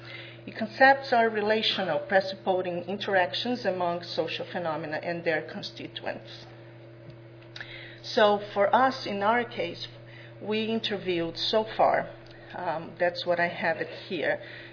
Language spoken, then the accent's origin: English; Brazil; now in Portugal; although I am from Brazil and work here as a clinician in the hospital